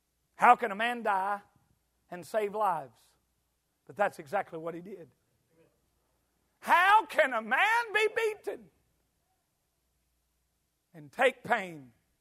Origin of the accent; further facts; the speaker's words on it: Arkansas, United States; Now, I'm from Arkansas, you're from Georgia.